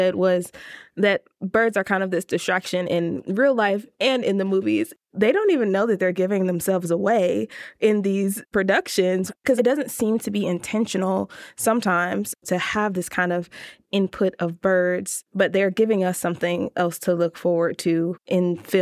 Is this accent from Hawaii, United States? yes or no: no; Chicago, Illinois, United States; And growing up in Chicago, that's definitely something that a lot of folks seem to be afraid